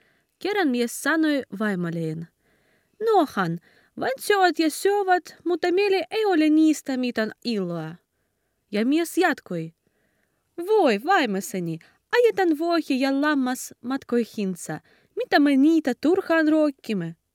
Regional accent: Kharkiv, Kharkiv Oblast, Ukraine; Finnish is a second language; ja olen ukrainalainen kuvataiteilija. Olen kotoisin Harkivasta.

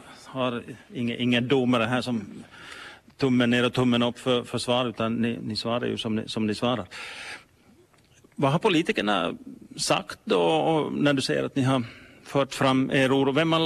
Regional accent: Finland; det finns ju fem skolor hemma i Finland

